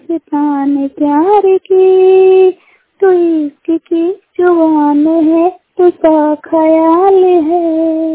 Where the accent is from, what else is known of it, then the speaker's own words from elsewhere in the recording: Jharkhand, India; जिला मैं झारखंड की निवासी हूँ।